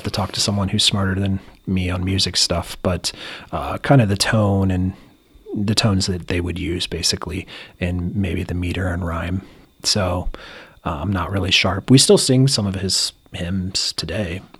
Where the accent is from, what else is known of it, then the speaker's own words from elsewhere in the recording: Rushville, Indiana, United States; I'm from Rushville, Indiana, so just a little bit of southeast of here, where I'm located now. I was born in 77 and lived there pretty much my whole life until I moved away for college.